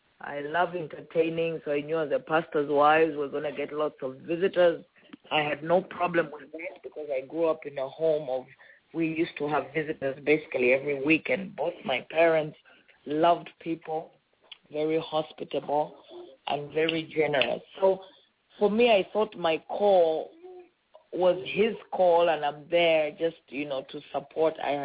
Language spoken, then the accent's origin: English; Zambia; I'm from Zambia.